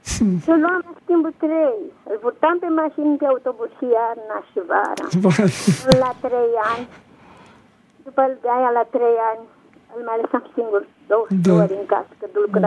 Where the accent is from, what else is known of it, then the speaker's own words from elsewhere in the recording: Onești, Bacău County, Romania; sunt din Onești.